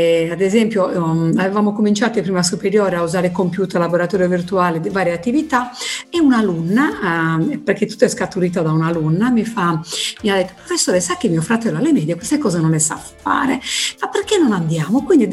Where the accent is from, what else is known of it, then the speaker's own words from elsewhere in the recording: Alghero, Sardinia, Italy; l'abbiamo anche ripetuto nella mia città, io sono di Alghero